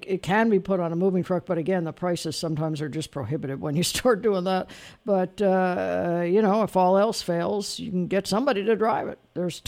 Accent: Miami, Florida, United States; I grew up down in Miami at the Americana Hotel

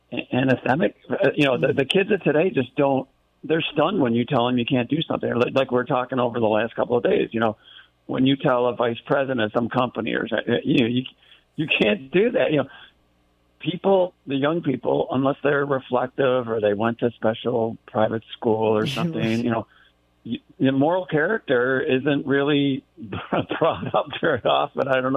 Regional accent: Buffalo, New York, United States; as a kid growing up around Buffalo, you know, and I learned all this Motown records

